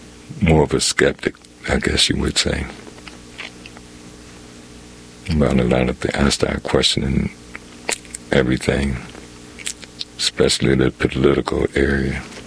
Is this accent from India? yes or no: no; Buffalo, New York, United States; I was born and raised in Buffalo.